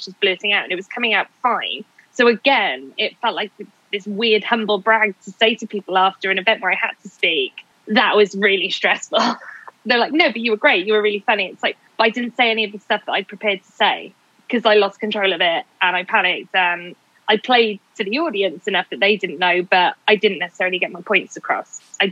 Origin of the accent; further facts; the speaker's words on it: Cardiff, Wales, United Kingdom; now in London, United Kingdom; somebody from my hometown, because I'm from Cardiff, I live in London now